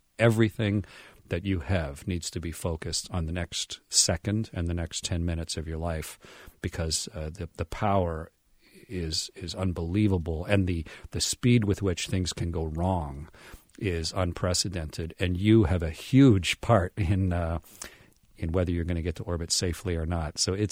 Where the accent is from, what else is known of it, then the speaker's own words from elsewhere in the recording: Canada; So, I'm a little kid, and I'm from Canada. Canada had no astronaut program.